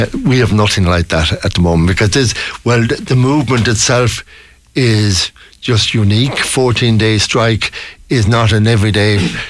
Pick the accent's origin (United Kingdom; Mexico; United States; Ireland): Ireland; Galway, Connacht; It's sad to see some of the companies that I grew up with in Galway. Galway has changed quite a bit recently.